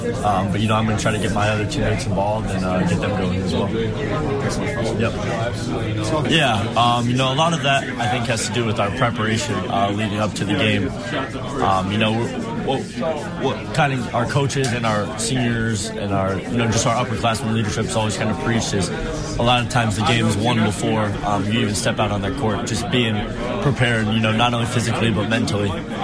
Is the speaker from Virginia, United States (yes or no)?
no; Ohio, United States; born there; I was born in Ohio. I was born right outside Cincinnati when my dad was with the Bearcats.